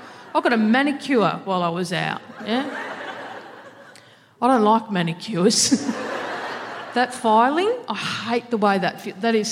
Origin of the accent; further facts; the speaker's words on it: Victoria, Australia; I'm from Victoria, happy to be here. I'm from the state that had the most lockdowns.